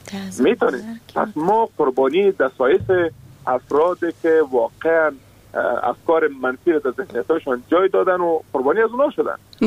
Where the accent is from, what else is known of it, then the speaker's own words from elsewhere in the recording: Afghanistan; ما شما افغان هستیم